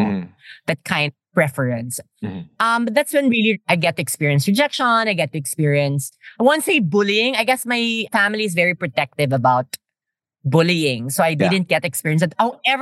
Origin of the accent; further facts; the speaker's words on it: Manila, Metro Manila, Philippines; I grew up in Tondo, in Pierre. Pierre, yeah, Manila pala okay.